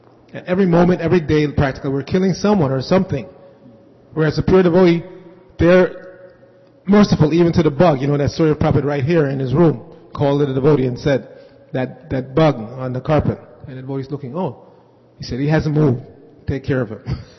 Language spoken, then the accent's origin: English; New York City, New York, United States; I grew up in New York City, and you know, everybody knows the New York subway is like going to the hellish planet